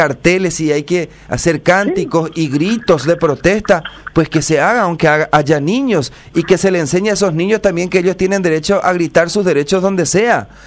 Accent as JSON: {"language": "Spanish", "country": "Paraguay", "said": "como paraguayo"}